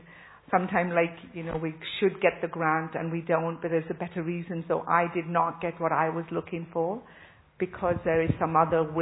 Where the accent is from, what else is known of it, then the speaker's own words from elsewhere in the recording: Canada; I come from Canada and Hindi is not my second language either.